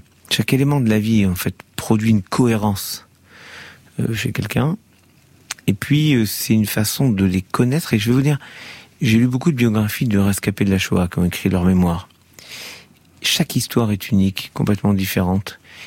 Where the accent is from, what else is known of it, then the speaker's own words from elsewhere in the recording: France; Je suis français